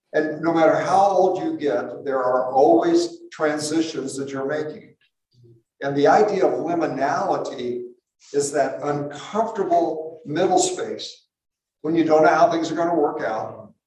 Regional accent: Boulder, Colorado, United States; now in Superior, United States; I live in Superior. I grew up in Boulder.

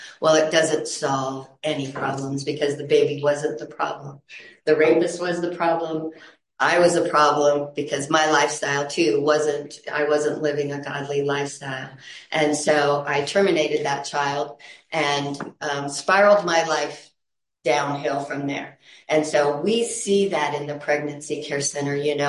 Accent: Colorado, United States; Growing up in Colorado, we fished a lot, but I didn't love lake fishing.

